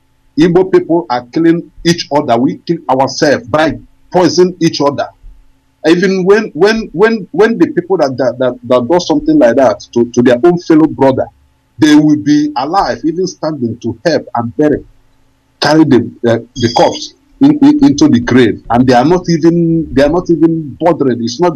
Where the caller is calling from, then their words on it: Kyiv, Ukraine; Imagine. I'm calling from Kyiv, Ukraine.